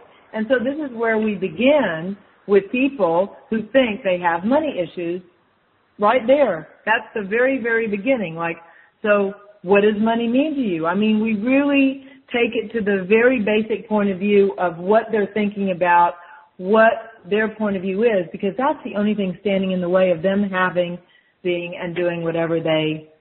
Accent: Houston, Texas, United States; I actually was teleported here, as I say, when I was very, very young, 5 and a half, 6 years old. So I consider myself Houstonian

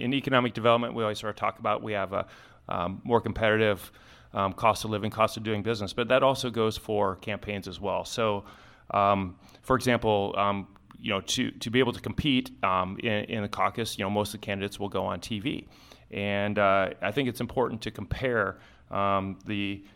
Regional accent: Des Moines, Iowa, United States; Obviously, we're from the Des Moines metro

